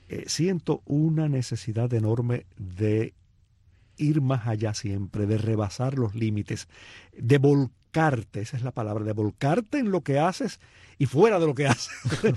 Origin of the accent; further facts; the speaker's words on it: Cuba; aquellos que no somos habaneros y que pensamos mucho en nuestro país y en lo que ha sucedido en Cuba, ¿no?